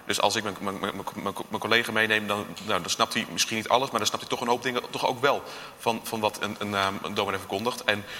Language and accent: Dutch; Baambrugge, Utrecht, Netherlands; Ik kom uit Baanbrugge.